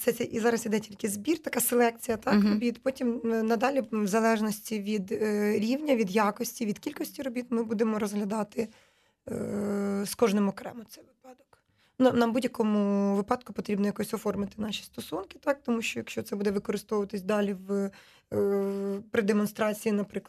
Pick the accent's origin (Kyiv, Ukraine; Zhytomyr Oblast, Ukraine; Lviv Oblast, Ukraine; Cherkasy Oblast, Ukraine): Zhytomyr Oblast, Ukraine; Korostyshiv; Коростище, це моє рідне місто, і воно доволі маленьке. Там 28 тисяч населення, це 100 кілометрів звідси